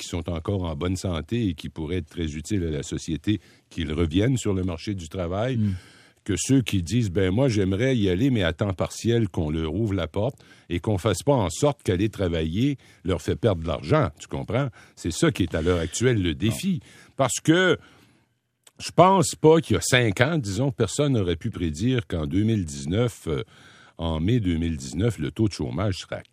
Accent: Rimouski, Quebec, Canada; born there; C'est ma région natale, là, Rimouski, tout ça, c'est magnifique pour aller faire du tourisme

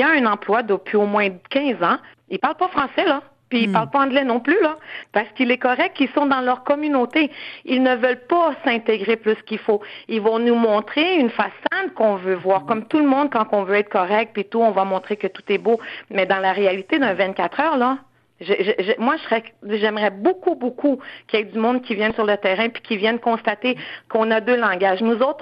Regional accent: Quebec, Canada; nous, en tant que Québécois, on est racistes

